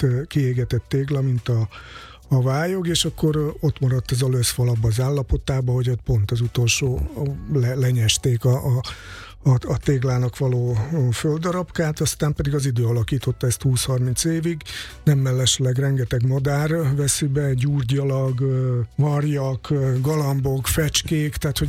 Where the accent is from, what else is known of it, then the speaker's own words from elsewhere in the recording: Kishegyes, Vojvodina, Serbia; és értelemszerűen innen származom, Kishegyesről